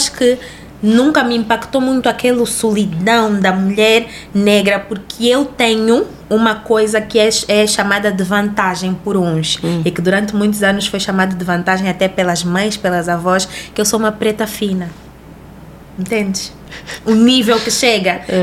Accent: Cape Verde; Ainda tem isso, porque eu sou de Cabo Verde.

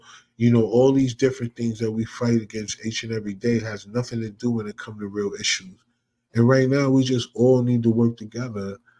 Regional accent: New Jersey, United States; I'm from Jersey. I read it the way it looks.

